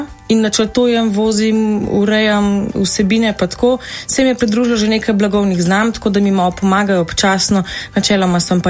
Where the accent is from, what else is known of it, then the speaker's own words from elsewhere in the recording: Kočevje, Southeast Slovenia, Slovenia; To vedno rečem, da je Kočevsko, ker sem iz Kočevja doma.